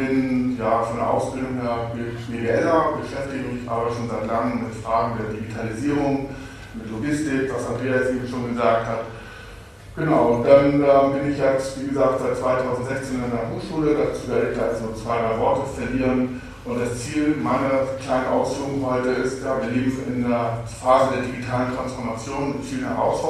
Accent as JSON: {"language": "German", "region": "Hamburg", "country": "Germany", "tie": "born or raised there", "said": "ich bin gebürtig aus Hamburg, deswegen bin ich von Herzen HSV-Fan."}